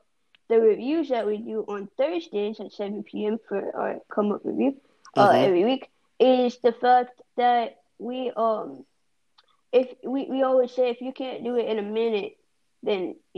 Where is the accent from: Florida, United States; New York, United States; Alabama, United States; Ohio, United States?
Ohio, United States; born there; Hey, I was born in Ohio.